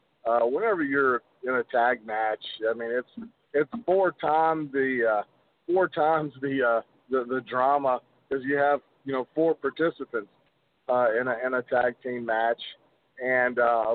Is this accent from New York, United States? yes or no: no; Nashville, Tennessee, United States; because I grew up here in Nashville, Tennessee.